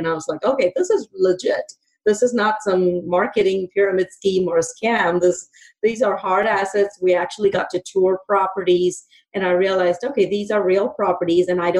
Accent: India; now in United States; So I grew up in India and I was fascinated by America, like everyone else, the music and all of that.

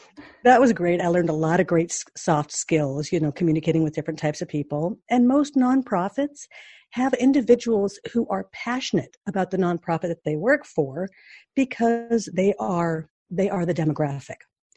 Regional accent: Seattle, Washington, United States; When I was born and raised on Queen Anne, there were no stoplights. You could park wherever.

